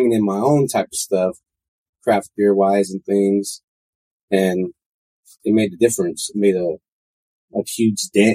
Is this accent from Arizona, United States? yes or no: yes; Arizona, United States; We're from Arizona. My mom's from New Mexico. My dad's from Arizona, but we lived in Arizona.